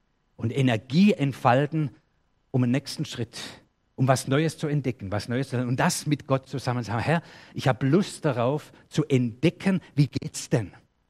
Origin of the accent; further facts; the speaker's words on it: Germany; Wir auch als Deutsche, das fällt uns schon schwer, zuzugeben, wir sind ratlos hier.